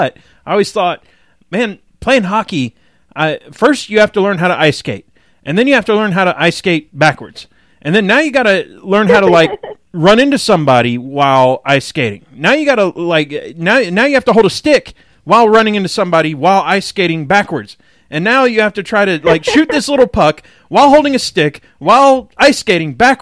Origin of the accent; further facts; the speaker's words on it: Atlanta, Georgia, United States; also born or lived in Waukesha, United States; We're both from Atlanta or Atlanta suburbs, and we both have strange ties to Wisconsin. I lived in Waukesha, just outside of Milwaukee, for 2.5 years of my childhood when we moved up there